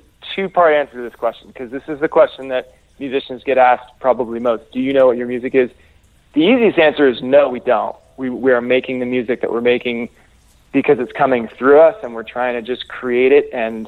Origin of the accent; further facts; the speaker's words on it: Mill Valley, California, United States; the Sweetwater in my hometown of Mo Valley